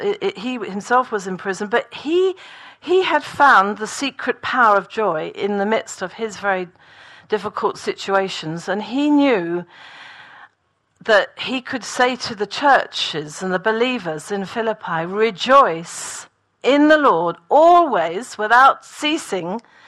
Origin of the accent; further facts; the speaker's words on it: Barnet, London, United Kingdom; I never knew growing up in Barnet that one day I would go out to Congo